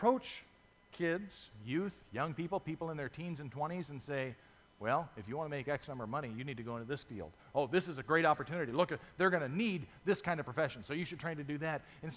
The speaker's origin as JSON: {"language": "English", "region": "Arizona", "country": "United States", "tie": "born or raised there", "said": "I grew up in Arizona. Maybe you didn't want to be a cowboy, okay?"}